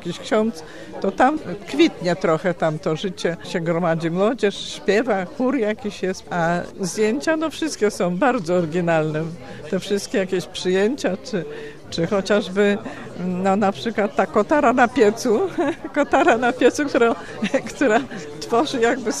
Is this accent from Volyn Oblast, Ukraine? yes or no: yes; Volyn Oblast, Ukraine; Ja jestem z Wolynia, gdzie właśnie w 40 roku zaczęli wywozić